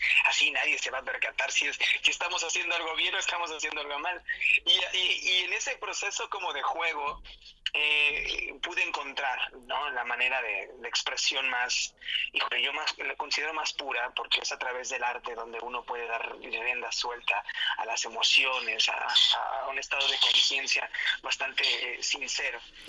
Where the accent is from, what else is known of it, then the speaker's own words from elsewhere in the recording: Morelia, Michoacán, Mexico; Soy originario de Morelia, Michoacán